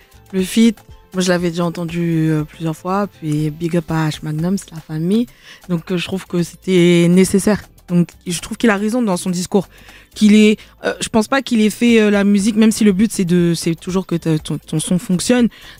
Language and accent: French; Senegal; je suis sénégalaise.